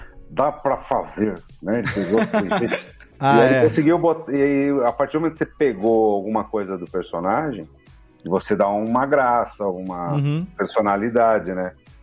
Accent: São Paulo, Brazil; also born or lived in Pindamonhangaba / São Sebastião; Eu sou de São Paulo

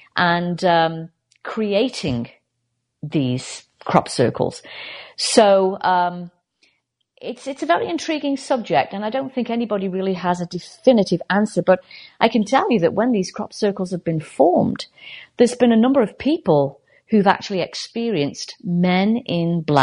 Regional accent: United Kingdom

